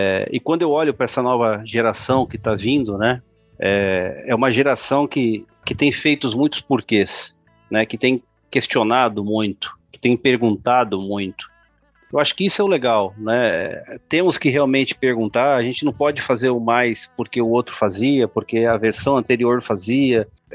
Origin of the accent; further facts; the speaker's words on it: Brazil; Bom, assim, eu sou brasileiro, né